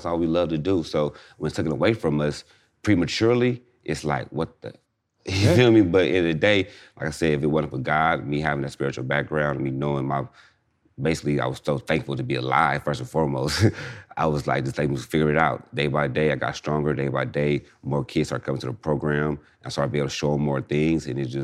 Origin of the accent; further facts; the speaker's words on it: Inglewood, California, United States; Only Darby and Rogers because I'm from Inglewood.